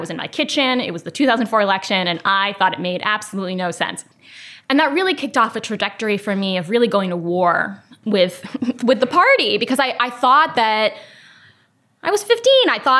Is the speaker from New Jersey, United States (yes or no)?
yes; New Jersey, United States; I grew up in New Jersey, not exactly a hotbed of conservatism